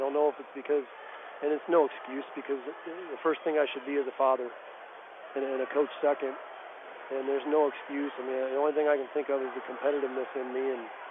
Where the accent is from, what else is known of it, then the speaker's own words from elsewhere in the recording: Knoxville, Illinois, United States; I remember growing up in Knoxville, and WGIL used to do all of our games